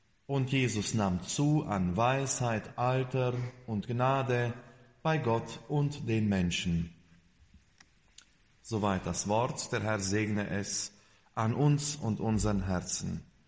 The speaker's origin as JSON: {"language": "German", "town": "Stolzenburg", "region": "Sibiu County", "country": "Romania", "tie": "born or raised there", "said": "Mündra war eine Ortschaft nicht weit von meiner Heimatgemeinde, Stolzenburg, zwischen Stolzenburg und Salzburg."}